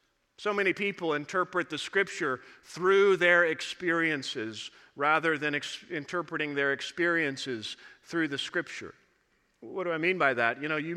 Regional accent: Missouri, United States; I was from Southeast Missouri. We had like two main roads, and you kind of went from there.

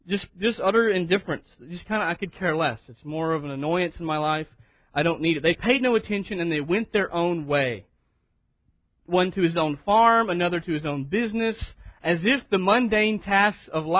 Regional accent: United States; That's an honor that I'm an American. I've never even been to England.

